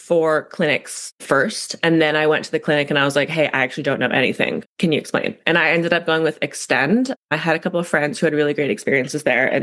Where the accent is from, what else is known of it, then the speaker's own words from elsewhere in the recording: Carmel, California, United States; I grew up in California. Do you know where Carmel is?